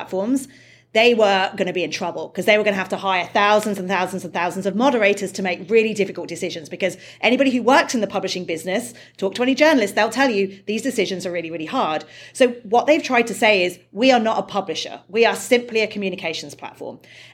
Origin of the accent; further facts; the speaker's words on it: United Kingdom; I'm British